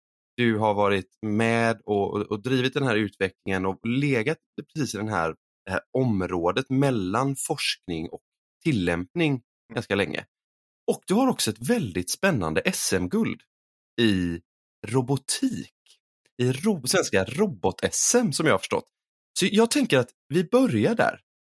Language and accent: Swedish; Gothenburg, Västra Götaland County, Sweden; Vi är båda från Göteborg